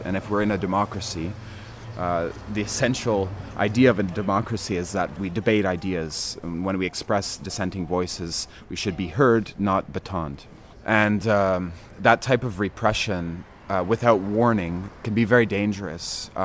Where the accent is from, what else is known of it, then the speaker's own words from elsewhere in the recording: Montreal, Quebec, Canada; and I'm from Montreal.